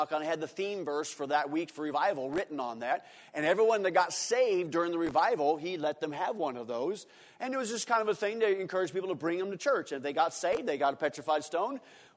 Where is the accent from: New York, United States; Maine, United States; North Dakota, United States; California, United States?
North Dakota, United States; born there; also born or lived in Minot, North Dakota; When my dad was in the Air Force, he was in Minot, North Dakota. I was born in North Dakota, so that explains a lot.